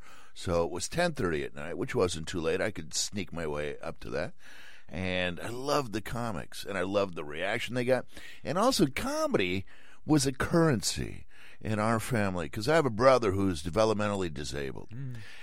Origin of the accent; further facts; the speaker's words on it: Milwaukee, Wisconsin, United States; now in San Francisco, United States; So I came to San Francisco. Chicago already had an attitude about me because I was from Milwaukee, and that would have persisted.